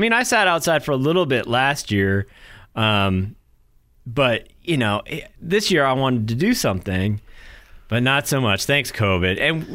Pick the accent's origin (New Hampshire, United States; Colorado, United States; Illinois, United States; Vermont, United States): New Hampshire, United States; See, so again, super small town where I grew up in New Hampshire.